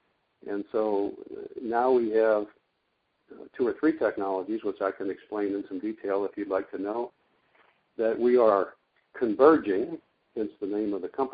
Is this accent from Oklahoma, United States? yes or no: no; St. Louis, Missouri, United States; Fortunately, I was in St. Louis, my hometown at the time